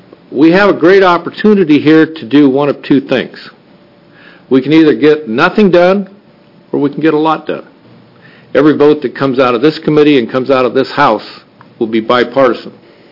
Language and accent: English; Medford, Oregon, United States; I'm from Medford, District 6, Medford, and been there all my life.